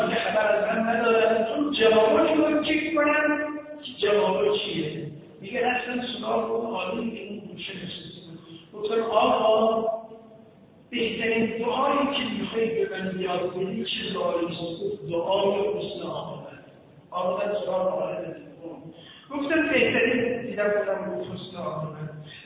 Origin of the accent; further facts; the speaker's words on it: Iran; موقعی که متوجه میشد من ایرانی هستم